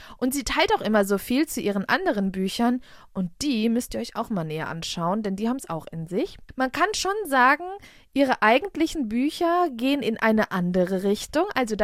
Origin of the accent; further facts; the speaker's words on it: Frankfurt, Hesse, Germany; hier in meiner Region, ich komme ja aus der Nähe, aus Frankfurt